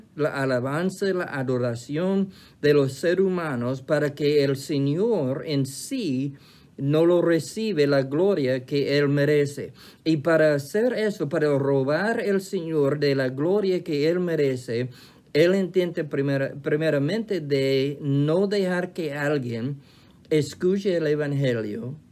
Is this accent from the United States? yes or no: yes; United States; Spanish is a second language; en mi país, aquí en los Estados Unidos, domingo, ayer, fue el día de memorial.